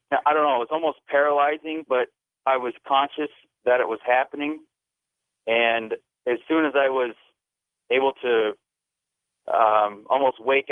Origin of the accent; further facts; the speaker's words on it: Wyoming, United States; moved away; I've always been a pretty positive kid growing up in Wyoming. Moving to Nebraska, you know, I had some challenges and whatnot.